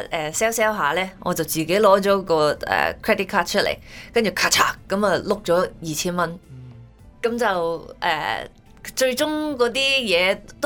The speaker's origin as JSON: {"language": "Cantonese", "country": "Hong Kong", "said": "，咁啊，好开心啦。今次因为报道，咁就嚟到温哥华，咁我系嚟自香港嘅歌手啦。"}